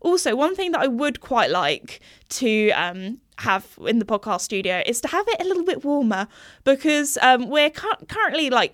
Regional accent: England, United Kingdom; sorry, I'm being very British here talking about the weather

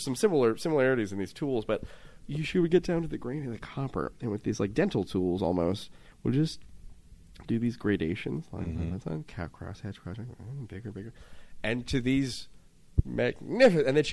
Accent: West Coast, United States; That's what growing up on the West Coast, contemplating what earthquakes might do.

